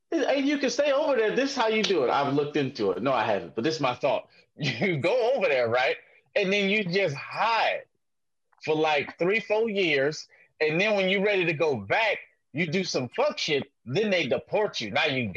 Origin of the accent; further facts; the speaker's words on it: Detroit, Michigan, United States; Hey, I'm originally from Detroit. That's Canada adjacent, so I'll bounce.